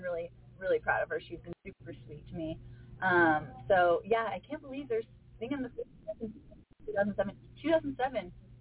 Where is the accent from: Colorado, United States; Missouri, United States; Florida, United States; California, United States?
Colorado, United States; Denver; Yes, I'm from Denver.